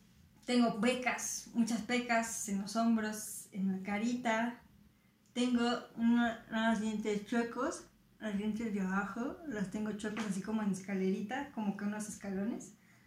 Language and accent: Spanish; Mexico City, Mexico; born there; Nací en México, en la Ciudad de México